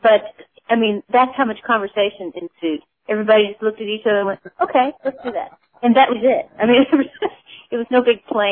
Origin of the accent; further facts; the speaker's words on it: Midwest, United States; Growing up in the Midwest, I listened to other kinds of music as well